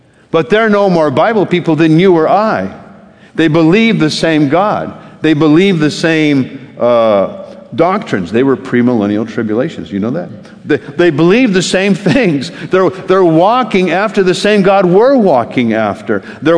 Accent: Ceres, California, United States; born there; also born or lived in Bakersfield; Anybody from Ceres? I was born in Ceres. Never lived there, but I was born there.

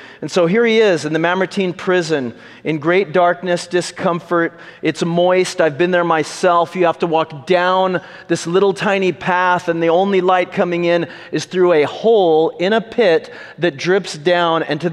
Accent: Ceres, California, United States; Well, where I grew up in Ceres, California, muscle cars were a big thing when I was a kid.

